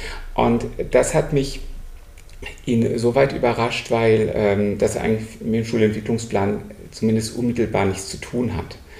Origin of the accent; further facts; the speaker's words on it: Baden-Württemberg, Germany; ich bin Schwabe